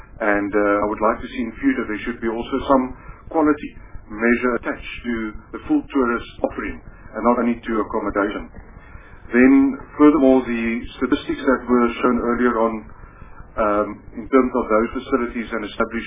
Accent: Cape Town, Western Cape, South Africa; because I come from the Cape Town.

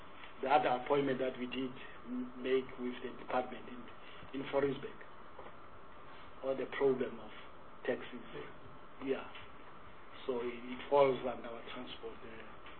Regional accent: Free State, South Africa; And, so as a person coming from the Free State, I'm very worried about

